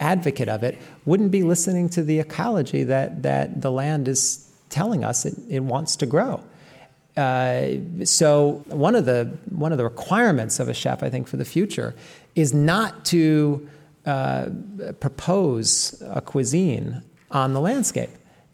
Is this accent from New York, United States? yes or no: yes; New York, United States; because I come from the Lower Hudson Valley.